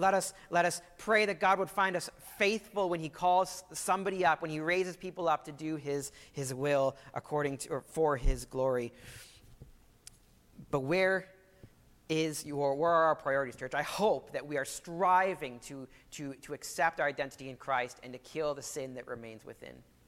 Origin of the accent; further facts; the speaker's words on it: Ottawa, Ontario, Canada; I grew up in Ottawa.